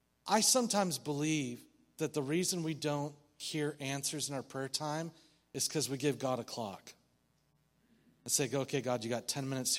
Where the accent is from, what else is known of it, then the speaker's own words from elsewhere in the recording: Yakima, Washington, United States; born there; I was born in Yakima, Washington.